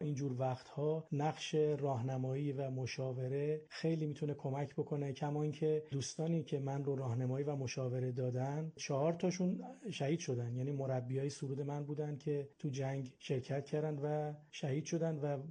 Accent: Qazvin, Iran; born there; متولد سال 1351 و اصالتاً قزوینی هستم.

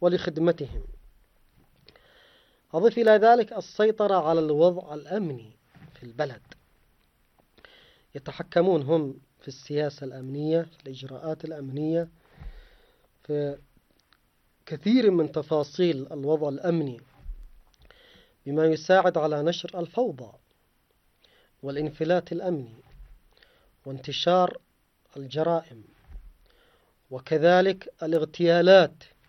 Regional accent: Yemen; عندنا في اليمن

